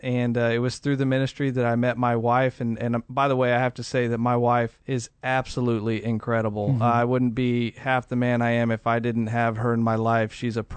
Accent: Texas, United States; I grew up in Deep South Texas. I grew up in a good home.

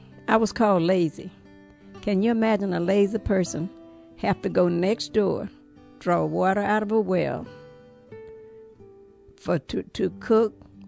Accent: Seals, Alabama, United States; I was born in Seals, Alabama. From there, we was on the farm. I don't know where that was, but it was in deep part of Alabama.

